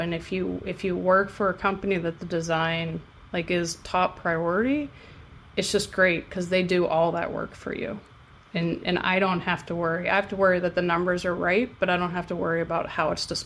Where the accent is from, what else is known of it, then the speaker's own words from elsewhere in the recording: Pittsburgh, Pennsylvania, United States; because we're from Pittsburgh, they gave us all terrible towels to wave